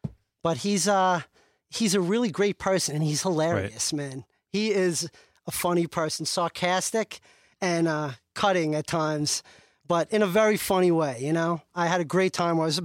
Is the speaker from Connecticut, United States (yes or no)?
no; New Hyde Park, New York, United States; He lived in a town called Carl Place, where his family still is, and I'm from New Hyde Park. So just 10 minutes down the road, right?